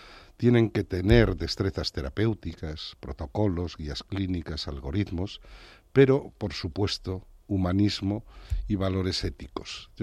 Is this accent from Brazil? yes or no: no; A Pobra de Trives, Galicia, Spain; Mi pueblo, mis raíces, mi vida, mi cuna, mi familia, mis amigos, los amoriños primeiros, mi vida está muy vinculada a mi pueblo, A Pobra de Trives